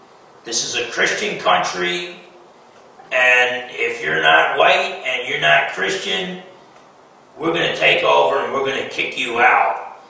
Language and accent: English; New Jersey, United States; Do not assume if you're from the North, like I'm from New Jersey originally.